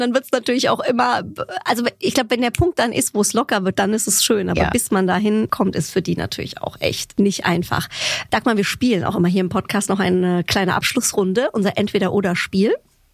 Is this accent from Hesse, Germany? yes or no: yes; Hesse, Germany; Guck, bei uns in Hessen gibt es immer Rippchen mit Sauerkraut.